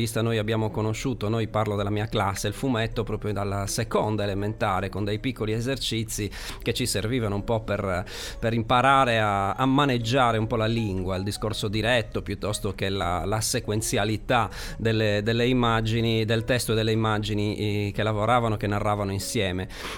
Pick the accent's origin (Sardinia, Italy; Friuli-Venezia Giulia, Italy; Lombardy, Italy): Sardinia, Italy; San Gavino Monreale; now in Samassi, Italy; Però sono di San Gavino.